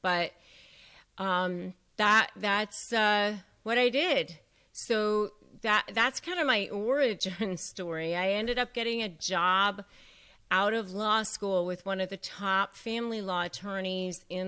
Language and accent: English; McLean, Virginia, United States; growing up outside of Washington, D.C. and McLean, Virginia